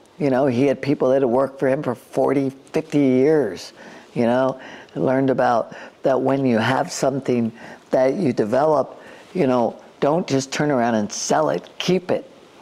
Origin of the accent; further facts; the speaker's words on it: Maryland, United States; again, I was from Maryland